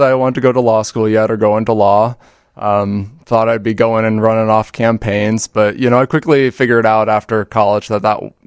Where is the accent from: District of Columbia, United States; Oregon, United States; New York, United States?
District of Columbia, United States; Washington; I'm from Washington, D.C.